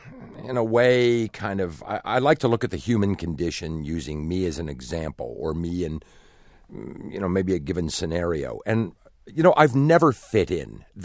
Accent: Midwest, United States; now in San Francisco, United States; And I would say, well, I'm from the Midwest. I wrote the stuff in the Midwest, honed it in the Midwest, and now I'm doing it out here.

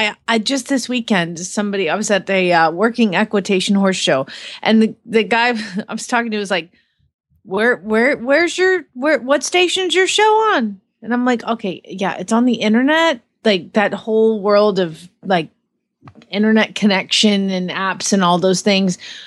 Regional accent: Phoenix, Arizona, United States; from Phoenix, Arizona

